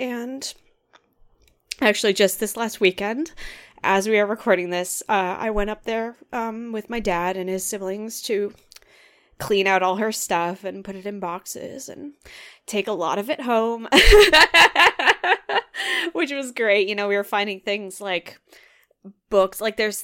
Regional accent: West Coast, United States; because I grew up on the West Coast. All of my friends are on the West Coast

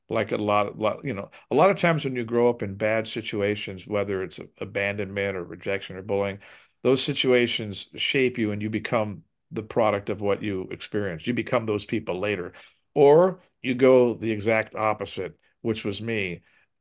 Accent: Compton, California, United States; when I grew up in LA, which I grew up in Compton, you know, which is known as the urban jungle, the hood

